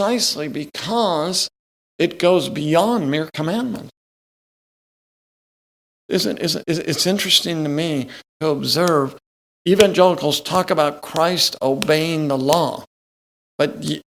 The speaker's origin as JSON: {"language": "English", "region": "Oregon", "country": "United States", "tie": "born or raised there", "said": "I love rivers. I grew up in Oregon, lots of rivers and beautiful rivers."}